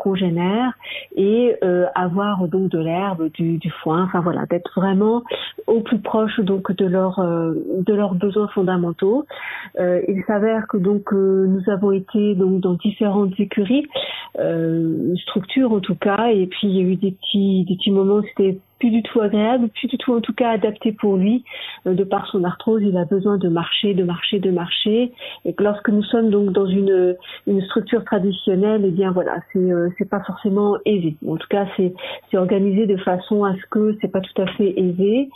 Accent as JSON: {"language": "French", "town": "Nancy", "region": "Grand Est", "country": "France", "said": "je viens de Nancy, pas tout proche de chez vous."}